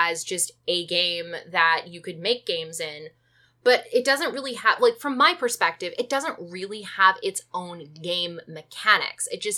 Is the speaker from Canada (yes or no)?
yes; Canada; and yes, I said it, Zed, I am Canadian